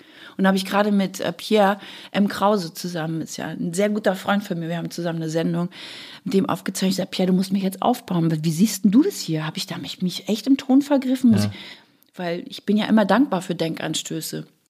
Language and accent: German; West Germany, Germany; ich bin ja aus dem Westen.